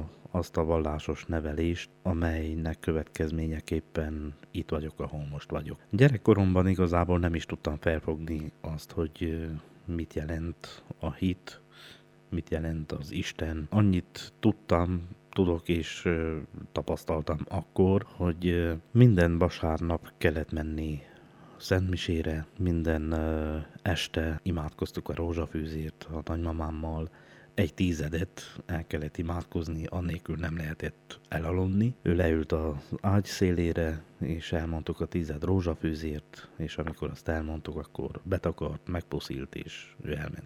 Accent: Sepsibükszád, Covasna, Romania; also born or lived in Miercurea Ciuc; 1977. április 4-én születtem Csíkszeredában, a harmadik fiúként, édesanyám szerint talán a legcsintalanabb is, és 3,5 év után elváltak a szülők, így kerültem Sepsibükszándra az édesapám felőli nagyszülőkhöz.

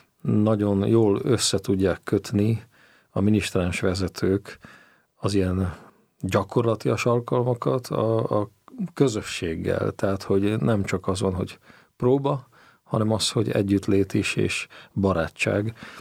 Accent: Babindol, Nitra Region, Slovakia; Felvidékről származom, Zoborvidékről. Nyitra mellett található egy kis település, Bábindal. Ott nőttem föl, hagyományos keresztény katolikus kultúrában

